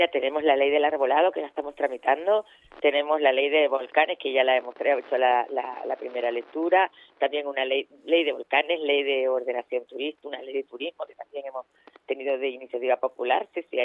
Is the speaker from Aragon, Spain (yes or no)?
no; Canary Islands, Spain